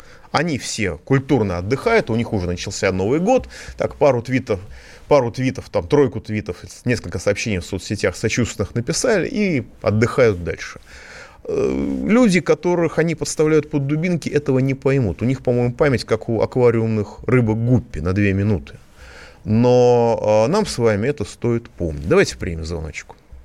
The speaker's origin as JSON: {"language": "Russian", "region": "Moscow", "country": "Russia", "said": "как москвич я могу сказать"}